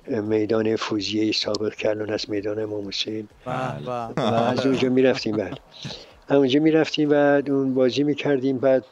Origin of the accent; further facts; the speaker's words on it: Tehran, Tehran Province, Iran